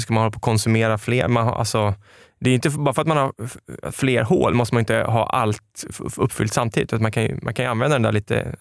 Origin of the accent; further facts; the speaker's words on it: Stockholm, Stockholm County, Sweden; hon är ju från Skåne och jag är från Stockholm